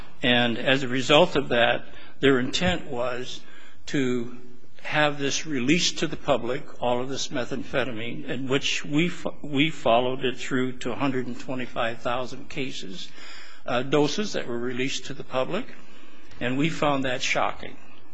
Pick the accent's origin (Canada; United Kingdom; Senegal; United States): United States; California; from Trinity County, California.